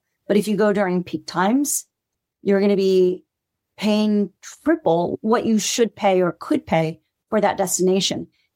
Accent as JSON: {"language": "English", "region": "Hawaii", "country": "United States", "tie": "born or raised there", "said": "I grew up in Hawaii."}